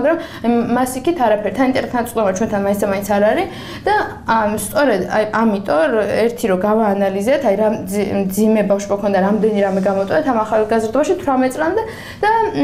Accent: Tsnori, Kakheti, Georgia; მოკლედ 91 წელს დავიბადე და გავიზარდე პრინციპში ძირთადად წნორში. ეს არის დიაშერი ქალაქის სტატუსის მატარებელი ჩვენი დასახლება, მაგრამ არაფერი არ გამორჩა შუალობრივ სოფლისგან. იქ დავიბადე, იქ ცხოვრობდით და მთელი ჩემი ბავშვობა იყო

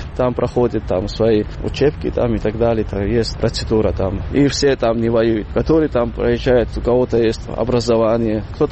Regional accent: Kakheti, Georgia; мы из Панкисского ущелья там не участвуют

